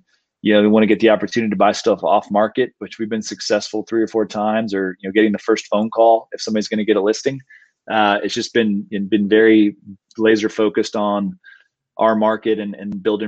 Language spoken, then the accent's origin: English; Austin, Texas, United States; You know, so we're born and raised in Austin.